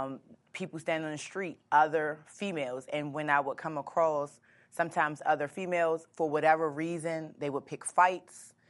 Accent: Washington, District of Columbia, United States; So growing up in D.C., I'm from Southeast.

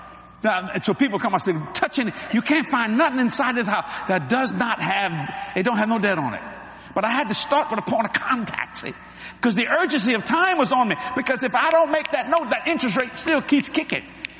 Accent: New Orleans, Louisiana, United States; I was born in Algiers with the Sicilians.

